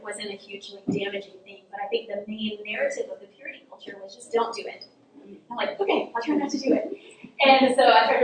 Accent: Southern United States, United States; I was born and raised in the South.

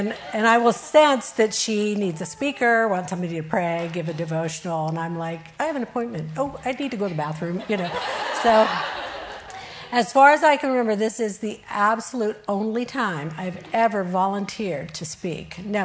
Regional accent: Brazil; So I grew up in Brazil, and help was easy to get, inexpensive.

